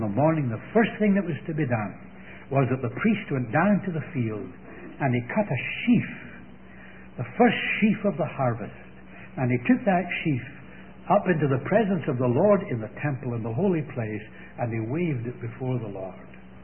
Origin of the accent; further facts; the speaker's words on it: Scotland, United Kingdom; being a Scotsman, I had to devise some means for providing pocket money for these kids